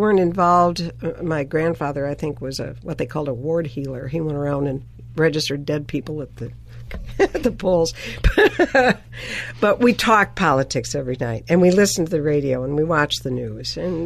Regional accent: Ohio, United States; But throws me into City Hall. I'm from Ohio.

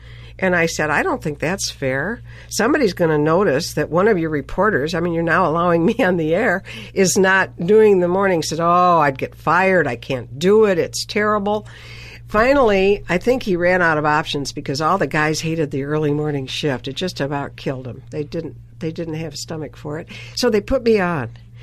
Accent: Ohio, United States; But throws me into City Hall. I'm from Ohio.

